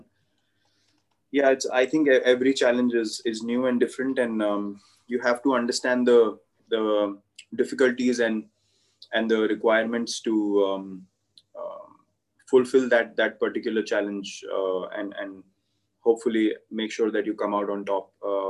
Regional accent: India; As the Indian cricket team, and my personality has always been this way from day one. So I would like to say that this for me is a representation of the new India, where we want to take up challenges

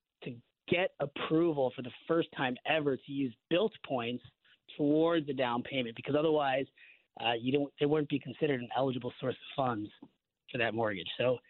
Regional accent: Seattle, Washington, United States; So I grew up in Seattle.

